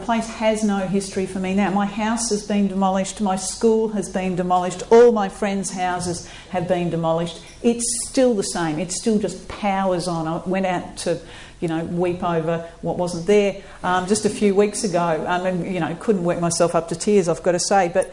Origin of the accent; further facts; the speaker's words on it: Doncaster, Yorkshire and the Humber, United Kingdom; but I grew up in Doncaster, and if it wasn't a place that had no history, it was at least a place where one was not encouraged to have any awareness of the past, of what had happened in the past. It was a forward-looking place.